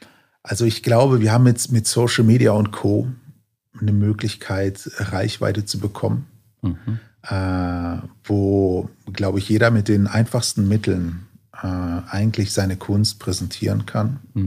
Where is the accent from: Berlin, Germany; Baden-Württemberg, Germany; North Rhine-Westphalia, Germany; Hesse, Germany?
North Rhine-Westphalia, Germany; ich komme aus dem Lipper Raum, und wir haben bei uns jetzt einiges an Bewegung.